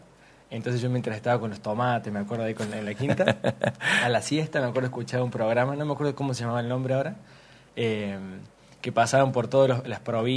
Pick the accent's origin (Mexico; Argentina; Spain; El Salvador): Argentina; La Falda, Córdoba; Y soy de La Falda, sí, señor.